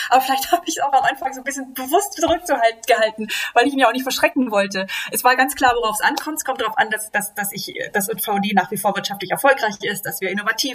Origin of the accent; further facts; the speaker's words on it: Southern Germany, Germany; Ich bin hier tatsächlich ganz im Süden Deutschlands aufgewachsen, auch im konservativ geprägten Süden Deutschlands mit wirklich klassischen Rollenbildern.